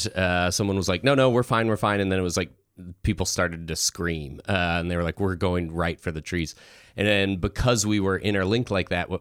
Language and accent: English; Idaho Springs, Colorado, United States; I'm from Colorado. I grew up in Idaho Springs, which is like 30 minutes east of Loveland ski area.